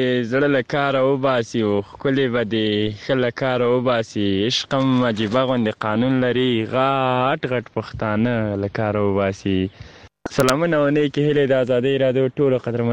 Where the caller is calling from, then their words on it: Kabul, Afghanistan; د کابل ولایت د دی سبز دولسوالینا